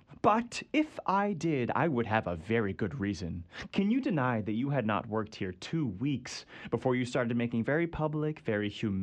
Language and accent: English; New York City, New York, United States; Yeah, I'm here from New York, New York City.